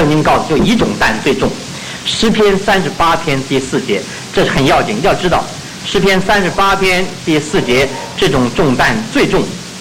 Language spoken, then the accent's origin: Chinese; China; 如果用中国人，我们中国人容易懂的话，就是容人忘我